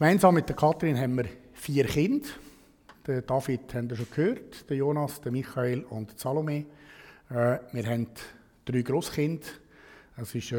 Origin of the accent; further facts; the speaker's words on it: Aargau, Switzerland; ich bin tatsächlich ein waschechter Aargauer. Ich bin aufgewachsen im Bezirk Zofingen mit drei Geschwistern. In einem christlich geprägten Elternhaus.